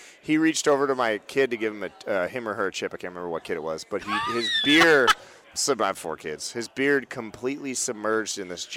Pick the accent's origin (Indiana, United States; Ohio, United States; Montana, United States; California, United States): Montana, United States; And again, like I told you guys, I grew up off grid in Montana.